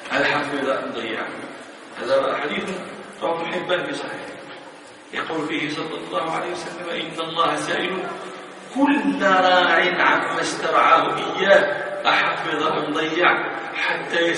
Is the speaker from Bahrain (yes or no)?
yes; Bahrain; إذا كان من الأمثال عندنا في البحرين ما في الهم قال كيف هم